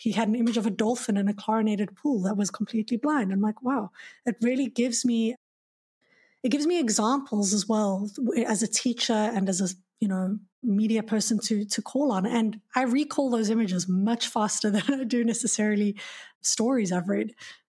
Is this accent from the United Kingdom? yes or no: no; South Africa; growing up in South Africa, right, we know of elephants.